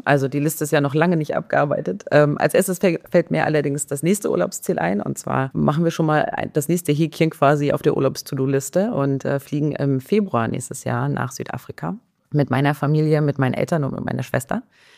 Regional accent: Neukloster, Mecklenburg-Vorpommern, Germany; Ich komme aus Neukloster

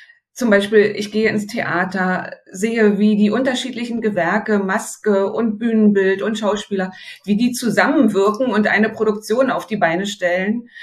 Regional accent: Schwedt an der Oder, Brandenburg, Germany; und über meine Heimatstadt Schwedt an der Oder und über die ganze Region geschrieben

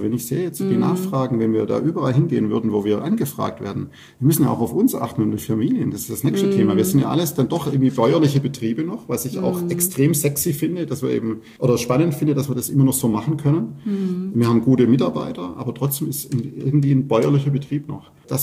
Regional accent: Baden-Württemberg, Germany; accent: Swabian; ich bin natürlich ein Fan vom schwäbischen Dialekt.

